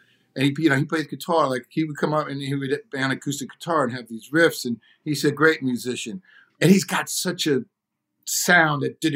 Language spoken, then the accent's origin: English; Detroit, Michigan, United States; Well, I grew up outside of Detroit.